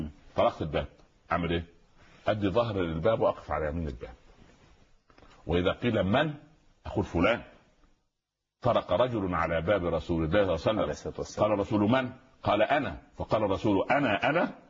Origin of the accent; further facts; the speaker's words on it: Egypt; في المثل العامي عندنا في مصر يقول